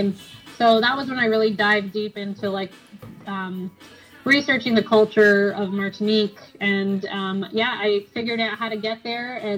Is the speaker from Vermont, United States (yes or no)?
yes; Vermont, United States; I grew up in Vermont and I wanted a free ski pass, so I got a job at the local resort